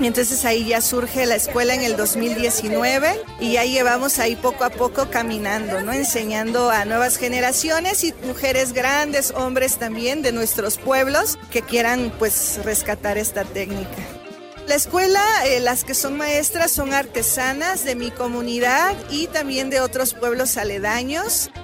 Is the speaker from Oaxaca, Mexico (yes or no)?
yes; Oaxaca, Mexico; había técnicas que se estaban perdiendo en mi pueblo y en algunos otros pueblos del Istmo.